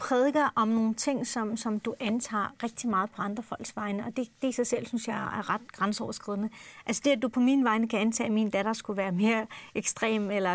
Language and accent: Danish; Turkey; nu min rød i Tyrkiet, om du kommer fra den ene by, hvor jeg kommer fra, eller nabolandsbyen